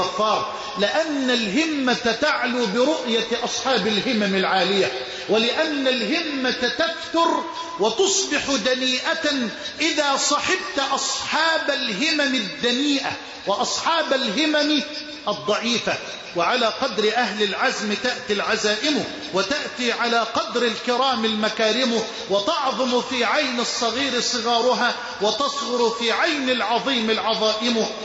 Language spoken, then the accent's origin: Arabic; Egypt; اللهم اجعل بلدنا مصر واحة للأمن والأمان